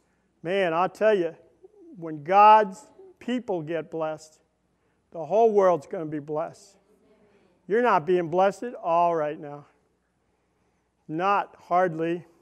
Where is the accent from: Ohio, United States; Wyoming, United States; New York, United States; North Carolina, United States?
New York, United States; Brooklyn; I wouldn't know what grazing land is. I'm from Brooklyn. At the zoo, we got cows.